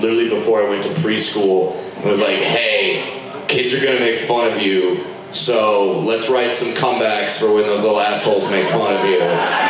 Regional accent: California, United States; I grew up in Southern California.

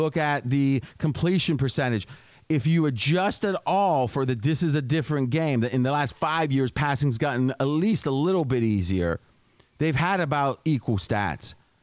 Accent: Ohio, United States; being in Cincinnati all those years, I grew up in Ohio.

